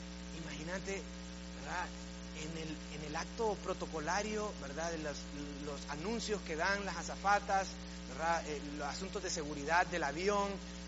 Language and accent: Spanish; Tegucigalpa, Francisco Morazán, Honduras; la ciudad de Tegucigalpa, de donde soy nativo, tiene el aeropuerto comercial más peligroso del mundo